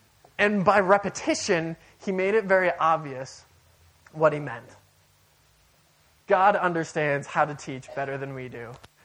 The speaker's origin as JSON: {"language": "English", "town": "Amsterdam", "region": "North Holland", "country": "Netherlands", "said": "Yeah, I'm also from Amsterdam."}